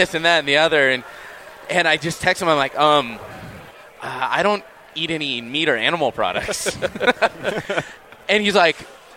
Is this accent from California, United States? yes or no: yes; California, United States; well, I am from California.